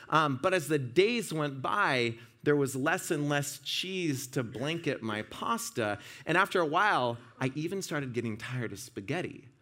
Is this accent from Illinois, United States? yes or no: no; Washington, United States; You see, my father, I'm from Washington State, north of Seattle, and he worked at Boeing when I was growing up, and actually still works at Boeing.